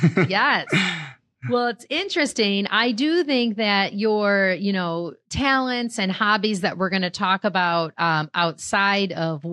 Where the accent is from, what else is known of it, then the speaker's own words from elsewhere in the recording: Ohio, United States; I'm from Ohio, so.